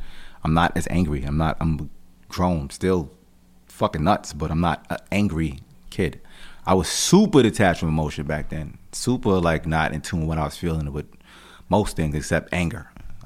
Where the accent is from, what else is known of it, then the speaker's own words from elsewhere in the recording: Jamaica; And I'm Jamaican, so just culturally, family, mothers, sons and shit, they just really tight knit, you know what I mean?